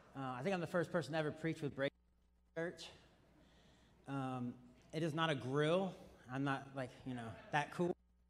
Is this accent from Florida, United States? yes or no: yes; Florida, United States; I am from Florida, which is why I'm wearing the Hawaiian shirt. I actually love Florida heat, Pastor Josh.